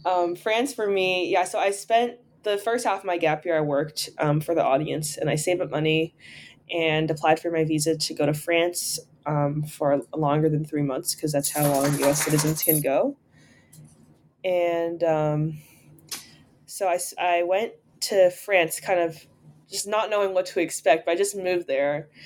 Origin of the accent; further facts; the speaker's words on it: New York City, New York, United States; I'm from New York City, and yeah, I mean, that pretty much describes me.